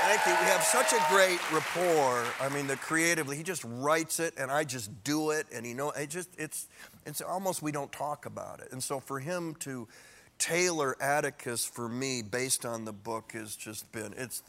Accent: Michigan, United States; I remember I was 8 or 9 years old in my town in Michigan.

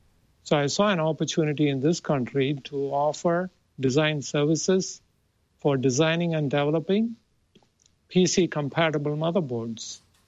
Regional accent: India; English is a second language; moved away as an adult; now in United States; 1985, I came over from India to the United States. And right away started the company because it was not easy to get a job.

